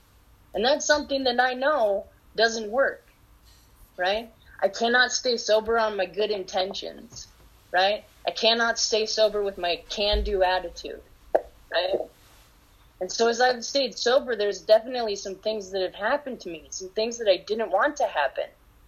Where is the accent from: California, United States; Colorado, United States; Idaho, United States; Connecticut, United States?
Colorado, United States; Denver; I'm from Denver. I got sober in Denver, and I had a home group in Denver